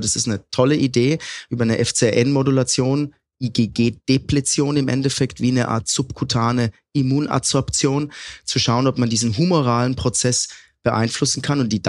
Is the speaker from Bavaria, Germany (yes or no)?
yes; Würzburg, Bavaria, Germany; Also ich bin ja in Würzburg groß geworden, das weißt du ja.